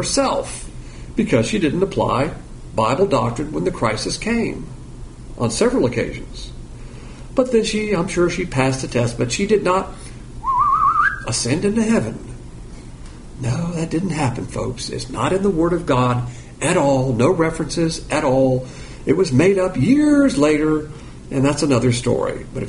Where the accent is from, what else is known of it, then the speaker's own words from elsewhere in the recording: the South, United States; You might be a Yankee, and I'm a Southerner all the way.